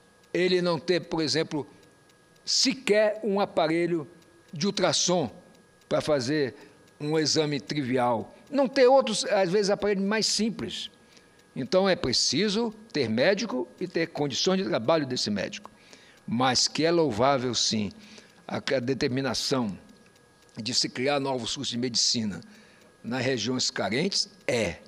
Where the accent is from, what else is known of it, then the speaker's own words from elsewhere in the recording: Roraima, Brazil; born there; also born or lived in Manaus; Eu estudava em Manaus, eu nasci em Roraima, e, portanto, estudava em Manaus, que é vizinho.